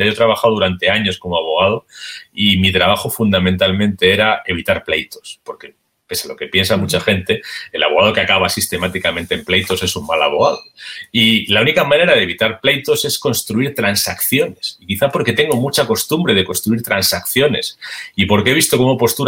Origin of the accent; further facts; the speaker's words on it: Madrid, Community of Madrid, Spain; yo soy madrileño y estoy en Madrid ahora y he vivido siempre conectado con Madrid